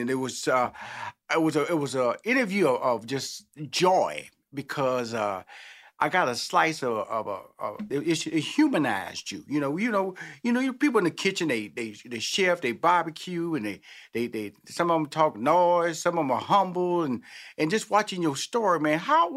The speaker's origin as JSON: {"language": "English", "town": "Houston", "region": "Texas", "country": "United States", "said": "You know, it's barbecue, then there's fixings because I'm from Houston, Texas. I know about them fixings."}